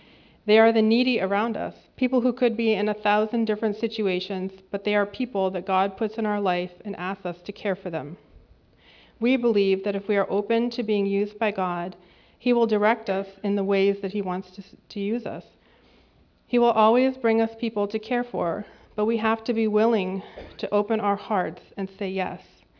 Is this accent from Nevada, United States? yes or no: no; Vermont, United States; moved away as an adult; now in Framingham, United States; I grew up in Vermont and also moved here after college for work.